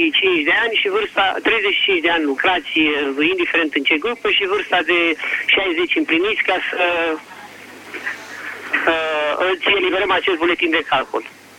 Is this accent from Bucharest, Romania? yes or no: yes; Bucharest, Romania; sunt din București